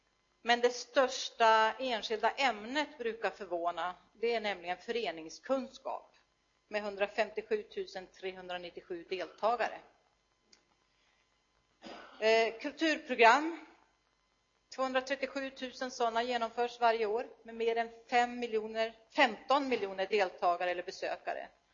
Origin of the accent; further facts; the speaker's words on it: Kalix, Norrbotten County, Sweden; born there; Jag är född i Kalix i Norrbotten.